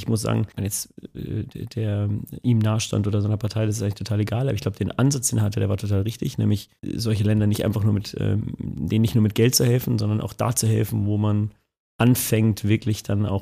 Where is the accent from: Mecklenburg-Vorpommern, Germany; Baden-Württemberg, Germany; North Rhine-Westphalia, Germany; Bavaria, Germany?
Bavaria, Germany; ich komme eigentlich aus Bayern. Da bin ich aufgewachsen, im kleinen Dorf.